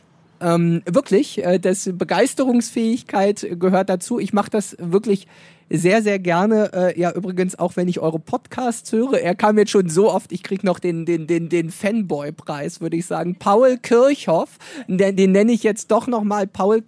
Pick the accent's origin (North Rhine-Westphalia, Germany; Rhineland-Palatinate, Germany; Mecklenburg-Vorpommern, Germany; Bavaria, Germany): Mecklenburg-Vorpommern, Germany; auch für meine Heimatregion und auch für Vorpommern